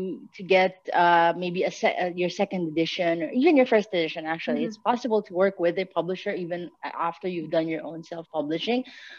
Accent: Philippines; I am from the Philippines

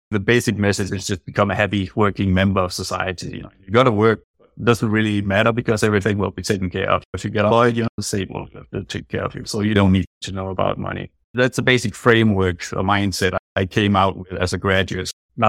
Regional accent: Denmark; I mean, I'm not doing what other Danes are doing. Growing up in Danish culture, so I'm 47 now, this was the 80s and the 90s.

